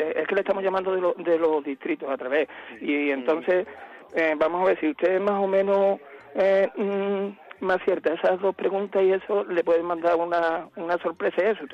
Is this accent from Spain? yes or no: yes; Seville, Andalusia, Spain; yo también soy de Polígono San Pablo, de la avenida Pedro Romero